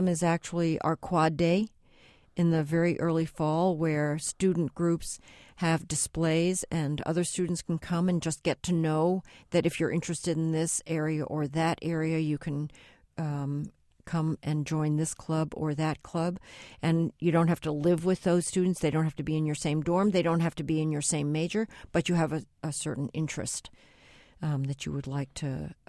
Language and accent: English; New Jersey, United States; being the only Chinese family in the community that I grew up in New Jersey